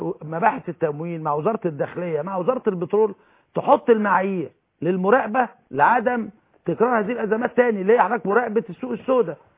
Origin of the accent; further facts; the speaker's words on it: Egypt; احنا كلنا مصريين